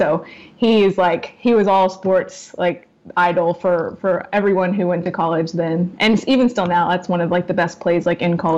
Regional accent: Texas, United States; All of my siblings live in Texas. And actually, all of my siblings, except for one, live in my hometown.

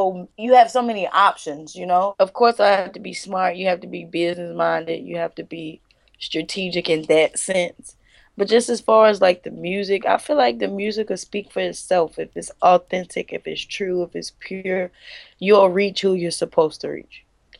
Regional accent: United States; I'm from the States, people in other countries

